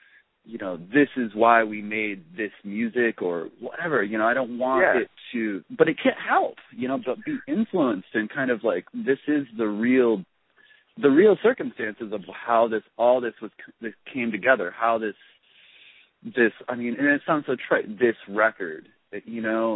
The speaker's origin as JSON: {"language": "English", "country": "United States", "said": "I mean, as an American, it's difficult to, like, really stay on top of things."}